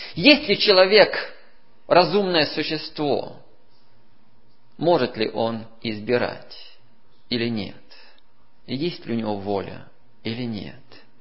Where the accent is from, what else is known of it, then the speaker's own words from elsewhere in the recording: Russia; мы, как выходцы из России, там, Когда союз был закрытый